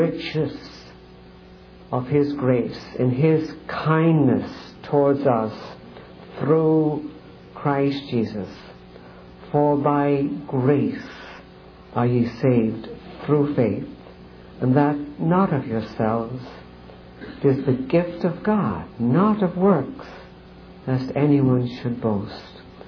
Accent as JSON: {"language": "English", "country": "Ireland", "tie": "born or raised there", "said": "I grew up in Ireland, and it was a nice family, very Catholic."}